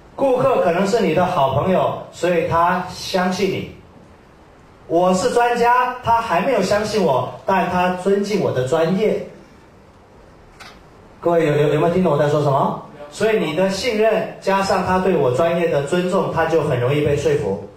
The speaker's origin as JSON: {"language": "Chinese", "country": "China", "said": "就我一个中国人，我是属于25%的"}